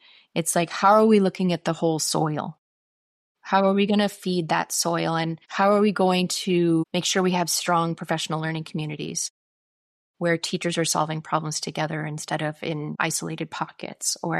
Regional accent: Iowa, United States; moved away as an adult; now in Switzerland; So I grew up in Iowa, in an itty bitty town of 2,000 people. And it's really kind of shaped my worldview, which is, I've lived in Switzerland for 13 years now.

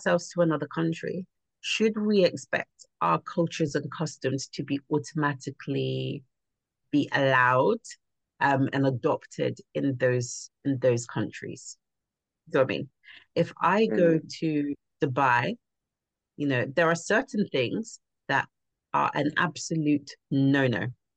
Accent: Ireland; moved away; I'm an Irish immigrant

